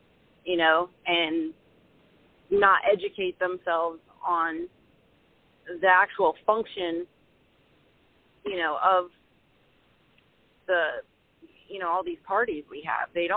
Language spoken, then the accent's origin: English; Atlanta, Georgia, United States; moved away as an adult; now in Jacksonville, United States; I'm actually from the Atlanta area, north of Atlanta, and I lived there till I was 30. And I lived in Gwinnett, so I was on the north side, and I moved to Jacksonville about 5 years ago